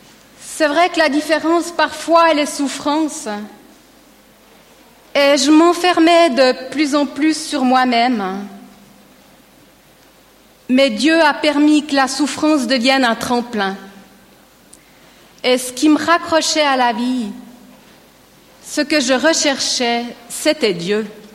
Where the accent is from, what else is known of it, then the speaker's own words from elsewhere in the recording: Estavayer-le-Lac, Fribourg, Switzerland; J'ai grandi à Estavayer-le-Lac, dans une famille non pratiquante, de père catholique et de mère protestante.